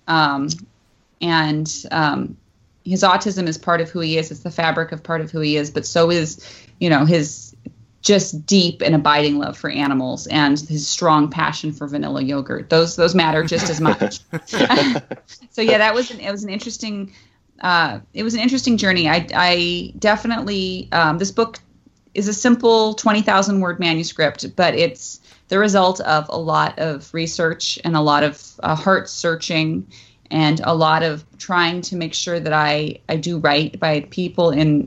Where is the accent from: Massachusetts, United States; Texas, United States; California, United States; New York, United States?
California, United States; Like, you know, I could say I'm a Californian, or I'm a woman